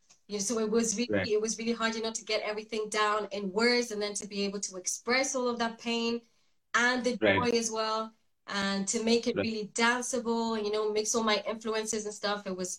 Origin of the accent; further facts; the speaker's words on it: Spain; English is a second language; moved away as an adult; now in France; So I grew up in Spain, and then I moved to France in 2011. So when I was 18